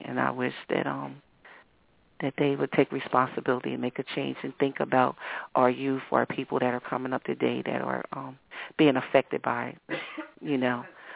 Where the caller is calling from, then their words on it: Wilmington, Delaware, United States; I'm calling from Wilmington, Delaware.